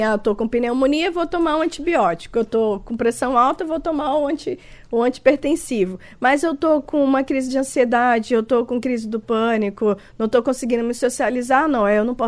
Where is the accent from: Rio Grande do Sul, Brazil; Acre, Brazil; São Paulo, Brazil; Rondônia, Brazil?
Rondônia, Brazil; Eu sou de Rondônia